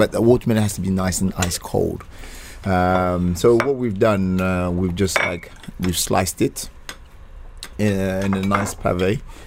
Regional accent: London, United Kingdom; also born or lived in Nigeria / France / Greece / Spain; I grew up in London, but the heritage of Nigeria, I was born there. And then lived quite a few years in France, and moved around Europe. Lived a bit in Greece, and a little bit in Spain.

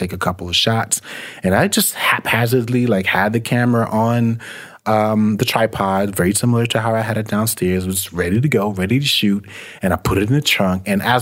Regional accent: New York City, New York, United States; And when I was growing up in New York City, I remember there was a show called Video Music Box.

